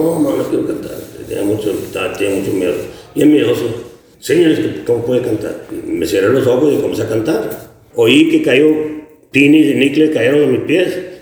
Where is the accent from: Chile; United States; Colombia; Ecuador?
United States; McAllen, Texas; also born or lived in San Antonio; nací en San Antonio, pero me creí aquí en el Valle, aquí en McAllen. As a matter of fact, mis abuelos vivían por la Chicago y por la Lindenburg, Cynthia, la calle Cynthia, todo por el área aquí.